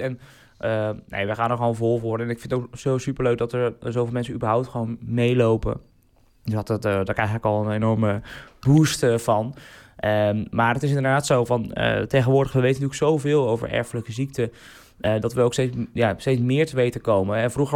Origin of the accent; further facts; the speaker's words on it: Katwijk, South Holland, Netherlands; ik ben geboren en getogen in Katwijk